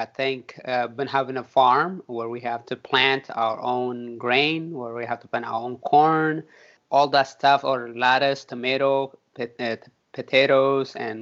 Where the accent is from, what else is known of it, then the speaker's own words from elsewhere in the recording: Eritrea; Growing up in Eritrea was difficult because of the war, the civil war for independence against Ethiopia.